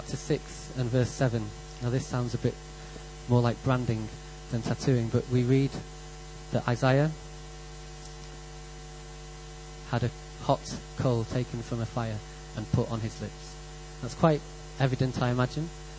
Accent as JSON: {"language": "English", "region": "Wales", "country": "United Kingdom", "tie": "born there", "said": "I was born in Wales."}